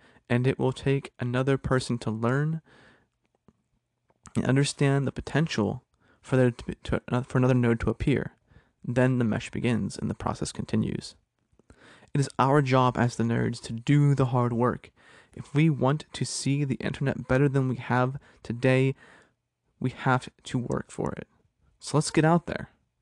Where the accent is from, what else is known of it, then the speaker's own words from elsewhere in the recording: Pennsylvania, United States; In my home state of Pennsylvania, there's a nonprofit called MetaMesh.